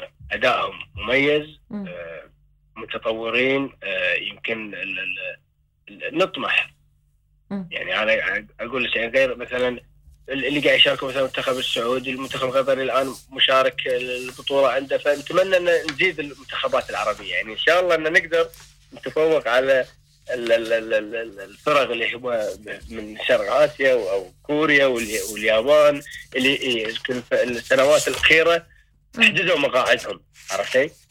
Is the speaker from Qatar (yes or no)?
yes; Qatar; أن أنا يعني أمثل ديرتي وأمثل قطر في المونديال